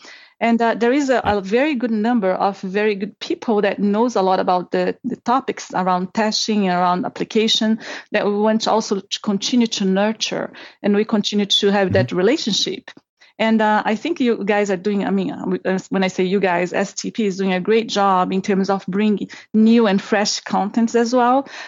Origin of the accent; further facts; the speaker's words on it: Brazil; English is a second language; also born or lived in Boston; now in Dallas, United States; totally Dallas girl. But actually, you know, I'm originally from Brazil. That's my accent. That's where I'm from, beautiful, hot Brazil. And I used to live in Boston before